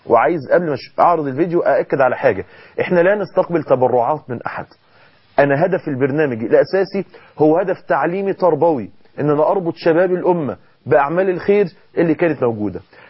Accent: Egypt; بيعملوا شوربة عدس معروفة جدا عندنا في مصر, وينزلوا عند المستشفيات, مستشفيات جامعة المنصورة

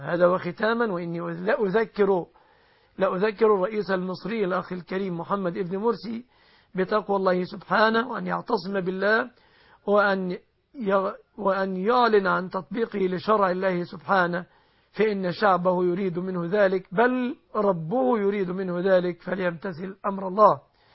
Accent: Egypt

